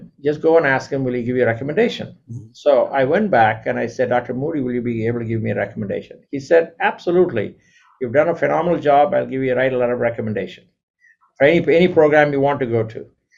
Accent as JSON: {"language": "English", "town": "Chennai", "region": "Tamil Nadu", "country": "India", "tie": "born or raised there", "said": "because growing up in Madras, you just met your friends who were there."}